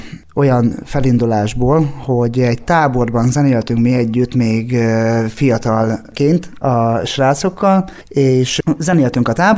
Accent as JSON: {"language": "Hungarian", "town": "Rakamaz", "region": "Szabolcs-Szatmár-Bereg", "country": "Hungary", "tie": "born or raised there", "said": "én hamarabb hegedültem Amerikában, mint itt a szülőfalumban, rakamazom"}